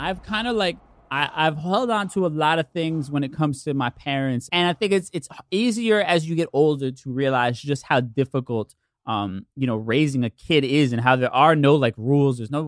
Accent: United States; born there; I am 100% Puerto Rican, but I was born here in the States.

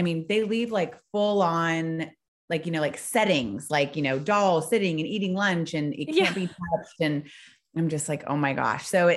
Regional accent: California, United States; now in Frisco, United States; and now I'm in Texas. We moved from California. We were there for the last 5 years. I'm originally from there.

